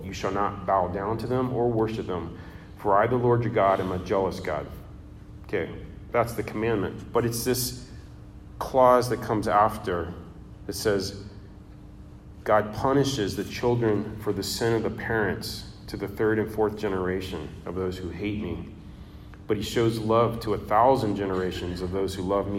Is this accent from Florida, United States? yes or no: yes; Florida, United States; So where you come from, I come from Florida.